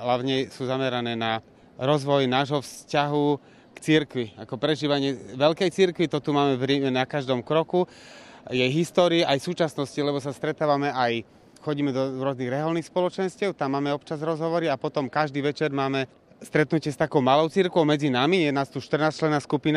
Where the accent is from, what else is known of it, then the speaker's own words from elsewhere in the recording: Ivanka pri Dunaji, Bratislava Region, Slovakia; Z Ivanky pri Dunaji